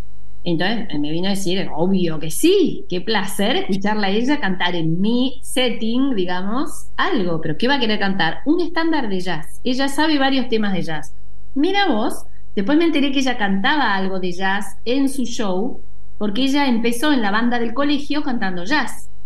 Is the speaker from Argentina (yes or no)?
yes; Argentina; Para eso, soy argentina, no me importa nada.